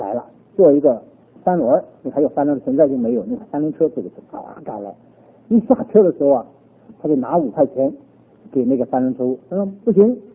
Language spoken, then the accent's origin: Chinese; Northeast China, China; 我是东北人，你拿吃东西来说，我东北人吃馒头的啊，我的母亲四川人吃辣椒的啊。我的妻子福建人吃甜的，我的媳妇浙江人吃咸的